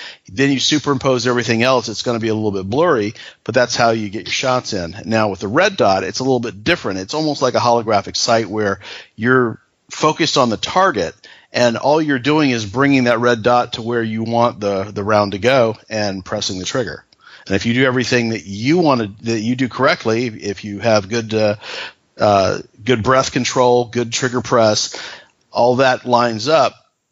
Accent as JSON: {"language": "English", "region": "Florida", "country": "United States", "tie": "born or raised there", "said": "I spent most of my youth in Florida, so I'm used to the heat and the humidity."}